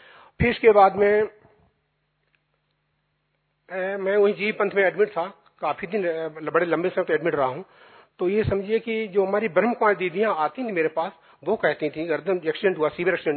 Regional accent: Kanpur, Uttar Pradesh, India; मेरा मूलतः घर तो कानपुर पड़ता है लखनऊ में भी मेरा आवास है।

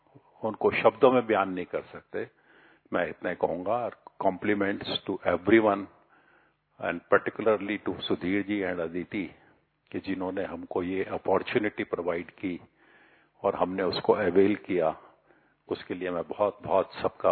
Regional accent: Delhi, India; मैं दिल्ली से आया हूँ।

